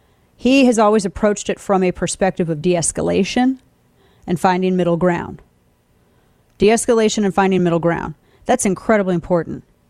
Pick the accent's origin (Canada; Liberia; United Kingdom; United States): United States; St. Louis, Missouri; other thing that he did that's different from a lot of other people that I've heard in St. Louis, my hometown